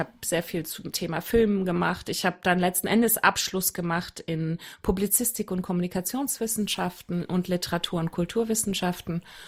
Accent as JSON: {"language": "German", "region": "Berlin", "country": "Germany", "said": "ich bin ja aus Berlin, ne? Und ich bin Deutsche und ich bin groß und blond"}